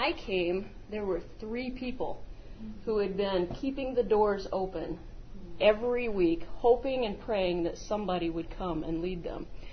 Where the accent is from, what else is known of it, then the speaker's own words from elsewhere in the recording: Marion, Indiana, United States; born there; also born or lived in Muskogee, Oklahoma; I was born in Marion, Indiana